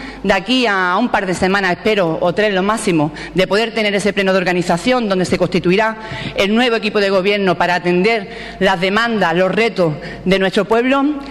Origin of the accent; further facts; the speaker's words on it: Ubrique, Andalusia, Spain; a mi pueblo, con un, es todo un honor, un orgullo y una alegría, pero desde luego que no se escapa la gran responsabilidad de la confianza que ha depositado el pueblo de Ubrique